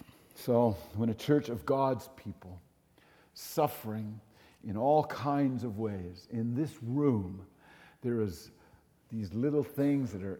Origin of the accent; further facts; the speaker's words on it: Newfoundland and Labrador, Canada; I grew up in Newfoundland, and in some parts of Newfoundland, they drop the H where it is and put it where it isn't.